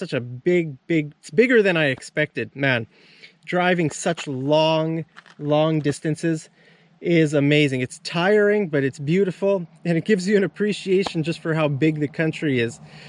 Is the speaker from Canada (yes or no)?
yes; Canada; Yeah, so I really appreciate, you know, that I'm from Canada.